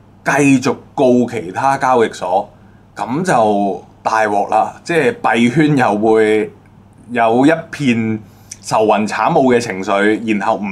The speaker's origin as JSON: {"language": "Cantonese", "country": "United States", "said": "再喺美國亂做生意賺我哋美國人錢啦"}